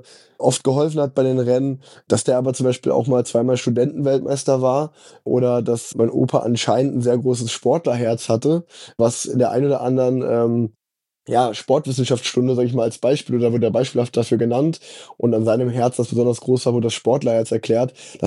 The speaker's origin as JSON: {"language": "German", "town": "Unna", "region": "North Rhine-Westphalia", "country": "Germany", "tie": "born or raised there", "said": "damals in Unna, wo ich groß geworden bin."}